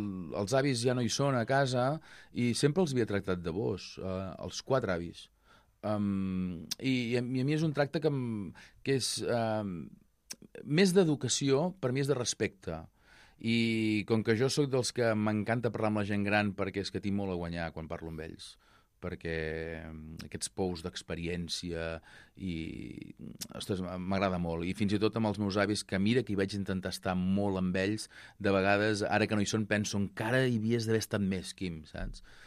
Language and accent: Catalan; Sant Feliu de Buixalleu, Catalonia, Spain; També sóc de Sant Feliu de Buixalleu, vull dir que tampoc ho presumi massa.